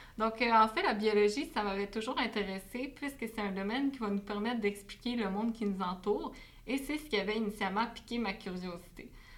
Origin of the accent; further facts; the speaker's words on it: Gatineau, Quebec, Canada; now in Québec, Canada; moi, je suis maintenant déjà à Québec depuis déjà presque un an pour faire ma maîtrise, mais je viens de la région de Gatineau, qui est une ville qui est tout près d'Ottawa